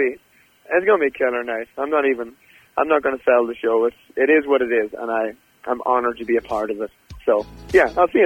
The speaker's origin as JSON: {"language": "English", "town": "Monaghan", "region": "Ulster", "country": "Ireland", "tie": "born or raised there", "said": "my hometown in Monaghan."}